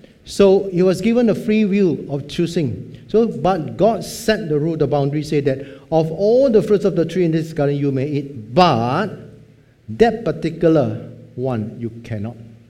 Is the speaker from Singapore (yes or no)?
yes; Singapore; We are Singaporean like to say, why cannot?